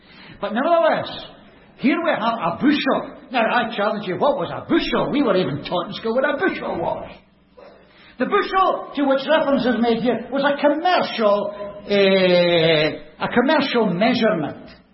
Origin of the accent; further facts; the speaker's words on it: Scotland, United Kingdom; We've already established that I come from Scotland.